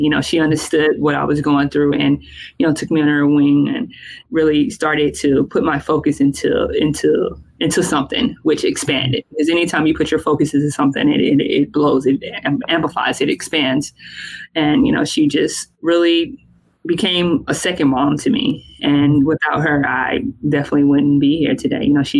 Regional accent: North Carolina, United States; I was raised in Bertie County. It's not much to do there.

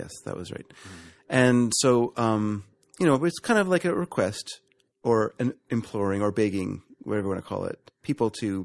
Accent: United States; Yeah, I'm an American. I am an American. I didn't have to marry anyone.

